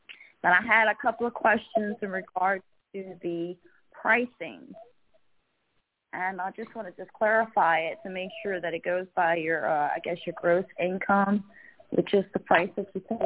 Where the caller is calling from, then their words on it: Louisiana, United States; I'm calling from Louisiana.